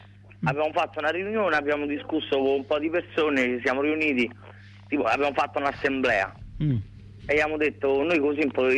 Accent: Greece; Italian is a second language; Io sono greco.

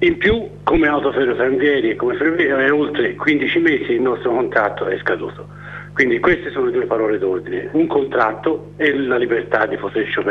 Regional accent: Florence, Tuscany, Italy; Ora considera, io sono di Firenze, nella nostra città mi è arrivato

